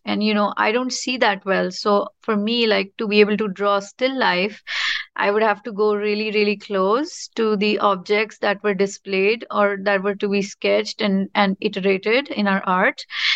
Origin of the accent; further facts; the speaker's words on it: New Delhi, Delhi, India; I was born and raised originally in New Delhi, India.